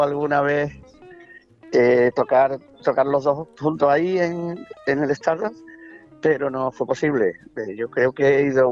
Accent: Barbate, Andalusia, Spain; born there; Sí, en Barbate. Mi familia es de Bejer, pero yo nací en Barbate. Uh-huh. Yo ya a partir de mi nacimiento, mi familia ya estaba en Barbate, pero vienen de Bejer. Y por cierto, mi abuela paterna era del puerto.

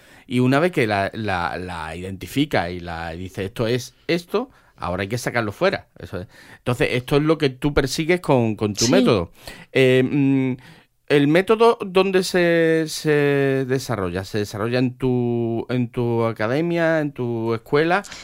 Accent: Andalusia, Spain; que somos andaluces, que nos ponemos muy finos y al final metemos la pata.

